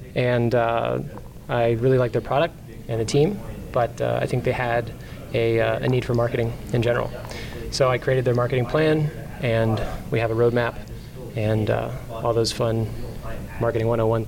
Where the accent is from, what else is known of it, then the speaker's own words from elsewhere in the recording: Belgium; also born or lived in South Florida, United States; I was born here, but I have a sort of illustrious past history. I used to live in, I grew up in Belgium. I lived there for 10 years.